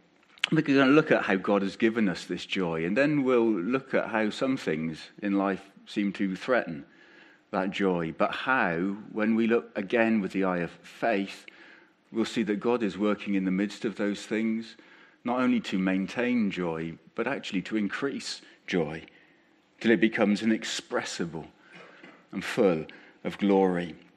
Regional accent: England, United Kingdom; we're English, most of us, with apologies to Philippa and others who might come from the principality

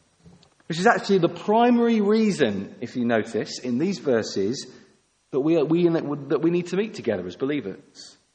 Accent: England, United Kingdom; We're English, aren't we?

